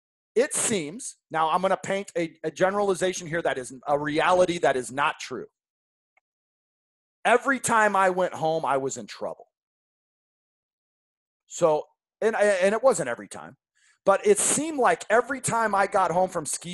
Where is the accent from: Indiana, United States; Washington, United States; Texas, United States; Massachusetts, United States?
Washington, United States; Issaquah; I grew up right outside Seattle, Washington, in a town called Issaquah. Issaquah, Washington, I grew up in.